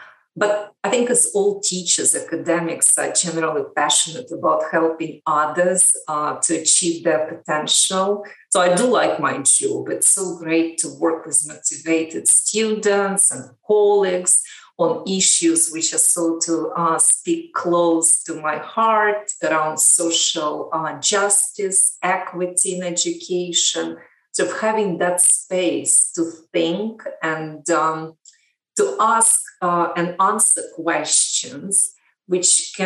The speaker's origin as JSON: {"language": "English", "country": "Ukraine", "tie": "born or raised there", "moved": "as an adult", "lives_now": "United Kingdom", "said": "I'm currently a lecturer in education at Brunel University. So I'm originally from Ukraine, and that's where I was born and raised and went to the university. So I did my master's and PhD in England."}